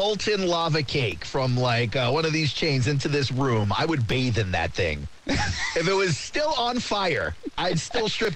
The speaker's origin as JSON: {"language": "English", "region": "New York", "country": "United States", "tie": "born or raised there", "said": "I grew up in New York."}